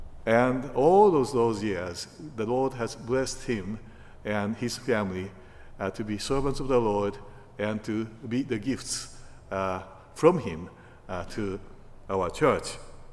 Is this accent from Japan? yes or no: yes; Japan; English is a second language; moved away; And you know, I am from Japan, and this means that I am away from my family and friends most of the time.